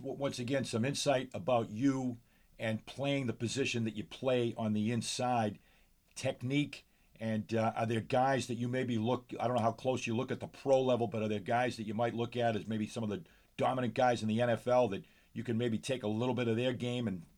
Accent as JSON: {"language": "English", "town": "Stoneham", "region": "Massachusetts", "country": "United States", "tie": "born or raised there", "said": "your family has roots here in my hometown in Stoneham"}